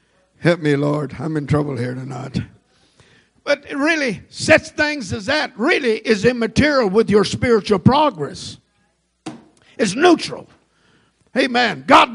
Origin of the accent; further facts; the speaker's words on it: Texas, United States; I guess I come from Texas, amen, and I changed that a little bit